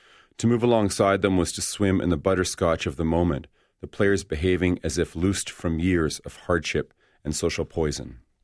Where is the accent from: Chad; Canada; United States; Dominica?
Canada; being a Canadian